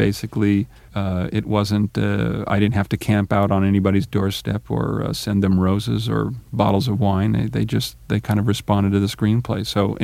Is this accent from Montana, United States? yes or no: yes; Montana, United States; Yeah, I actually saw a lot of them because there was four kids in the family, so we'd load up the station wagon and drive down.